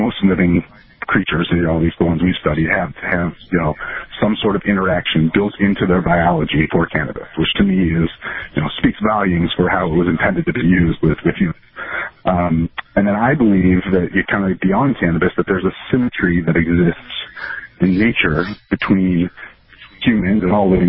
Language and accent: English; Chicago, Illinois, United States; I grew up in Chicago in a neighborhood called Lincoln Park that was fairly well-to-do, and I went to a private school that was very Jewish and very wealthy